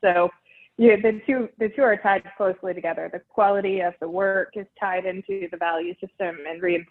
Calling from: Katy, Texas, United States; Katy, Texas, right outside of Houston.

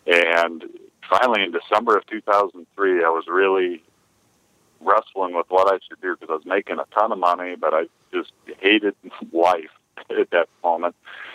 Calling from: Lambertville, Michigan, United States; The Toledo, Ohio area. Actually, a town called Lambertville, Michigan, which is 1 mile north of Toledo, just a suburb of the Toledo area.

